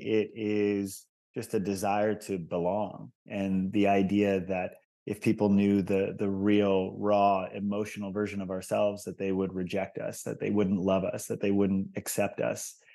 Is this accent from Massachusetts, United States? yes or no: no; Hawaii, United States; I struggled significantly with social anxiety and shyness and loneliness growing up in Hawaii for most of my formative years.